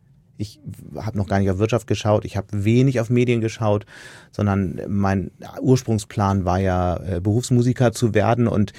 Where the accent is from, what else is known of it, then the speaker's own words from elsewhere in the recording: Hamburg, Germany; Ich bin da geboren und nach wenigen Monaten sind meine Eltern zurückgezogen nach Hamburg. Die sind seit mehreren Generationen Hamburger, insofern zähle ich als waschechter Hamburger, auch im Sinne der Definition der Hansestadt.